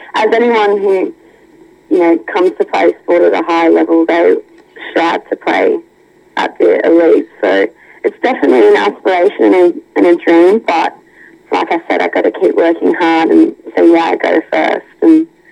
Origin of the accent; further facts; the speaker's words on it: Tamworth, New South Wales, Australia; Yes, born and raised in Tamworth. I've been in my own life, grown up playing sport here.